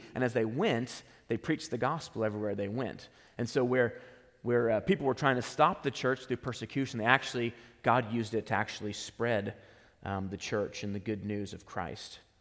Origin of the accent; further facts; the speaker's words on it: United States; in only 2 years I'd already begun to even not think of myself as an American. I certainly don't think of myself as Japanese either.